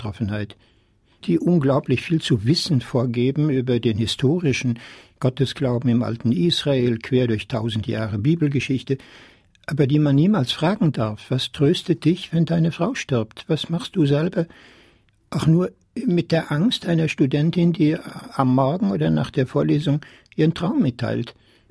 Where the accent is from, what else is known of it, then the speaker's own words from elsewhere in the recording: Bergkamen, North Rhine-Westphalia, Germany; Ich bin groß geworden in dem Durcheinander der Kriegswirren. 44, 45 ist mein kleines Heimatdorf Berchkam, 6000 Menschen, eine reine Bergarbeitergemeinde